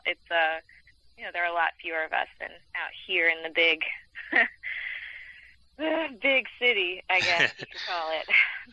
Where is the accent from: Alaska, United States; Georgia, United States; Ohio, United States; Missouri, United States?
Georgia, United States; Atlanta; I'm from Atlanta, yes.